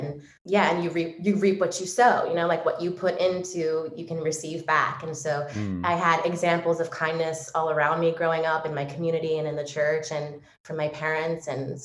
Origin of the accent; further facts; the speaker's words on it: California, United States; No, I 1000% grew up in a home learning about kindness.